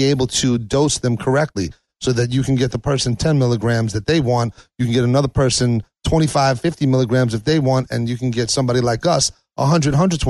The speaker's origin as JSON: {"language": "English", "town": "Brooklyn", "region": "New York", "country": "United States", "said": "I'm from Brooklyn, man."}